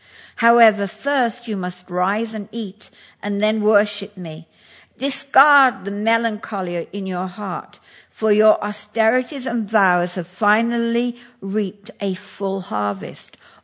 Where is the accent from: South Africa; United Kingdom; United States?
United Kingdom; England; in London, obviously, I'm English